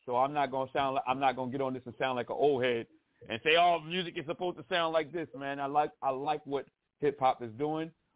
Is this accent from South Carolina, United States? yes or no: no; New York, United States; I'm not going to say because I'm from New York, I'm going to give you all of New York.